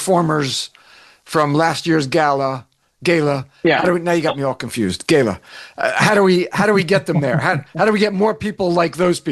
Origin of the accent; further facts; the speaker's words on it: New York City, New York, United States; I'm from the Northeast, New York City area. To me, it's gala, but you say gala.